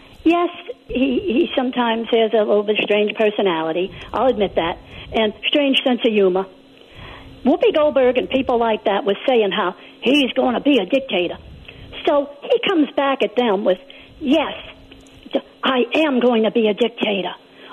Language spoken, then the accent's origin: English; United States; okay, I'm an American, they're an American.